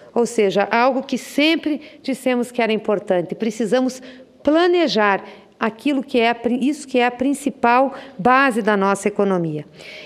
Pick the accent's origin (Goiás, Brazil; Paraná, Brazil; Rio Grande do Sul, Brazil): Paraná, Brazil; sou paranaense, venho de um estado cuja base da economia é a agricultura.